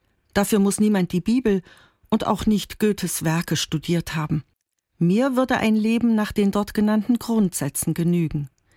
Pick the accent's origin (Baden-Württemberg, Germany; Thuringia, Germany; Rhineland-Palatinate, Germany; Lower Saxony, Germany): Thuringia, Germany; Weimar; In meiner Heimatstadt Weimar begegnet man ihm auf Schritt und Tritt, Johann Wolfgang von Goethe.